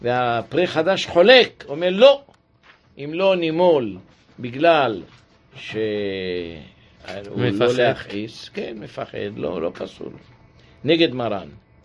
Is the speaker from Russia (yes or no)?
yes; Russia; now in Israel; אני באתי מרוסיה, אני לא, לא, לא תיגע בי